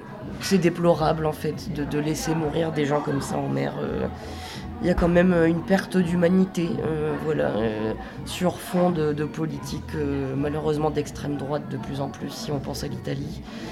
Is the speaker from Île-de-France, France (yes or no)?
no; Arras, Hauts-de-France, France; born there; moi je suis française, hein, suis née à Arras.